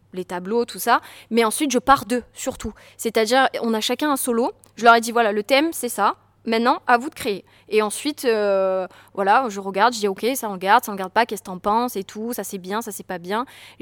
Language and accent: French; Avignon, Provence-Alpes-Côte d'Azur, France; je suis d'ici, je suis née à Avignon et j'aime Avignon profondément